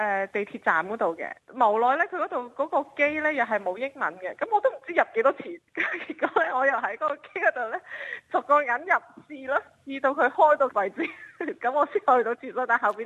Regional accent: Macau; 因為我本身是澳門人

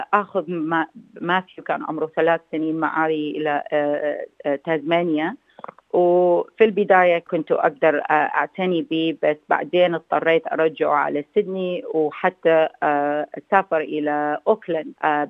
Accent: Iraq; moved away as an adult; now in New Zealand; خرجت من العراق وهاجرت لنيوزيلند،

